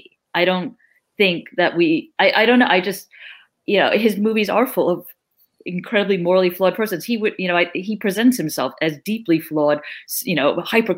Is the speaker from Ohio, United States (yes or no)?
no; New York, United States; You know, I grew up in New York in the 80s